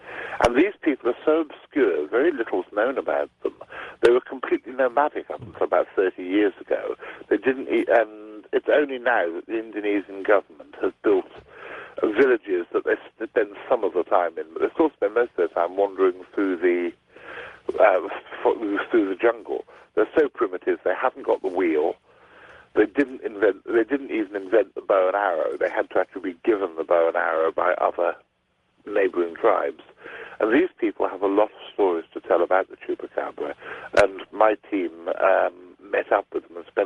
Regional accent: England, United Kingdom; Now, I'm English, and all I knew about Texas was watching old cowboy films.

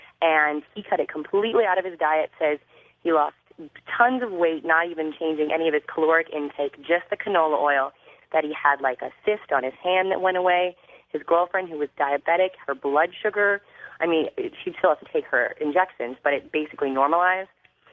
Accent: St. Louis, Missouri, United States; now in Chicago, United States; I'm calling from Chicago. Hi. But I'm originally from St. Louis.

